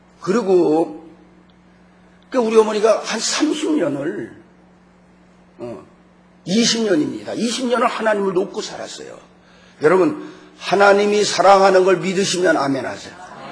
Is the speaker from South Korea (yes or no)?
no; Wonsan, Kangwon, North Korea; 저희가 고향이 원산인데, 원산서 강원도, 강원도가 이북 강원도, 그 다음에 이남 강원도도 있어요.